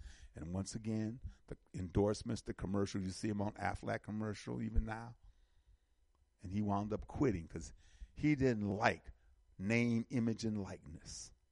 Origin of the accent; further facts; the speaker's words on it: Milwaukee, Wisconsin, United States; I'm from Milwaukee, and I always love Marquette